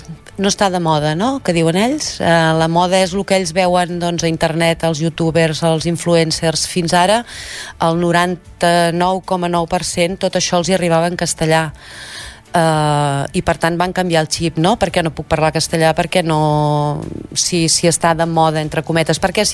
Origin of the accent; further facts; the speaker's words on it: Catalonia, Spain; que no hem de perdre la dignitat com a catalans i que no hem de perdre l'ús de la llengua catalana